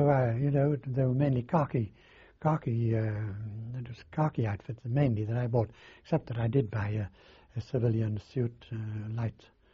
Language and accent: English; United Kingdom; I should really go through the American gate, even although I was British